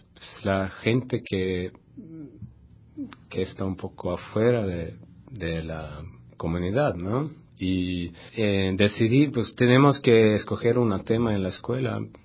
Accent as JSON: {"language": "Spanish", "country": "Sweden", "second_language": "Spanish", "lives_now": "Mexico", "said": "una beca para ir aquí a México a mejorar mi español y ser un parte del arte de México y Suecia también. Soy sueco, ¿no?"}